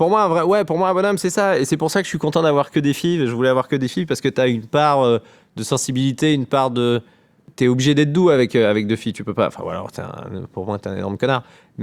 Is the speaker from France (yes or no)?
yes; Normandy, France; en Basse-Normandie, là où j'ai grandi, moi je viens de la campagne, là où ils tournent L'Amour est dans le Pré